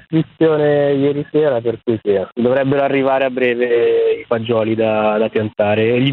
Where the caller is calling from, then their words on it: Zagarolo, Lazio, Italy; Io sto a Zagarolo, sì, sud-est di Roma.